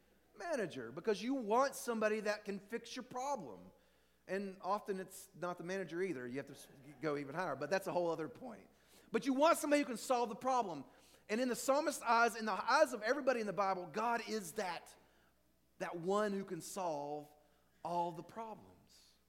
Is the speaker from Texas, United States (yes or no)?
no; Virginia, United States; Where I grew up in Virginia, there are these mountains that fog gathers on